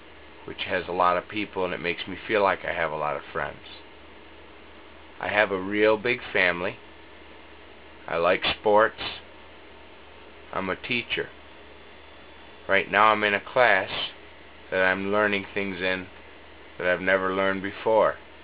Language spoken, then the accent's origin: English; Syracuse, New York, United States; I'm from Syracuse. I've got no friends anywhere, so therefore I live in Syracuse, which is a big city